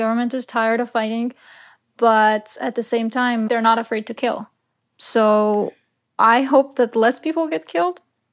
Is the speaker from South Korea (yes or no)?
no; Iran; moved away; I grew up in Iran and I went to high school. I finished high school in Iran